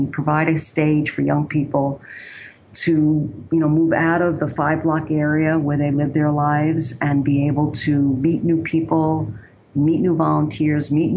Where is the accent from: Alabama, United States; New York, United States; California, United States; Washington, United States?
New York, United States; Bronx; We started in the Bronx, New York, which you probably can tell from my accent is where I'm originally from.